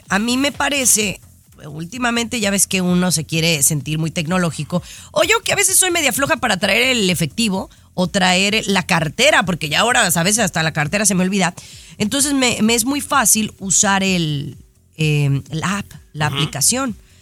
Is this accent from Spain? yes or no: no; Mexico; moved away; yo no vivo en México, pero soy mexicana